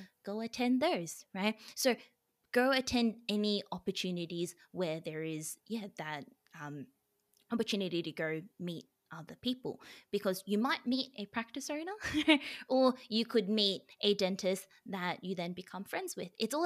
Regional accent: Melbourne, Victoria, Australia; born there; also born or lived in Sydney; now in Brisbane, Australia; family's all in Melbourne. So I was born in Melbourne, studied in Sydney, but now I work in Brisbane.

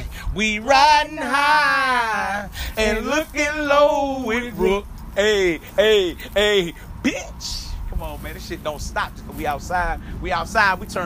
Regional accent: the South, United States; I'm from the South.

